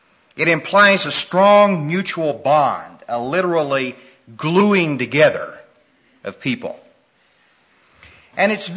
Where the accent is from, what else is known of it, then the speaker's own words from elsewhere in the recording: Smith Center, Kansas, United States; Danny mentioned I'm from Smith Center, Kansas. How many of you know where that metropolitan center population up in north central Kansas really is?